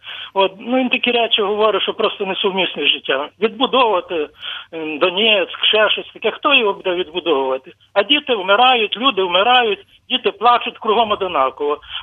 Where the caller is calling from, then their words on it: Chernivtsi, Chernivtsi Oblast, Ukraine; я з Чернівець.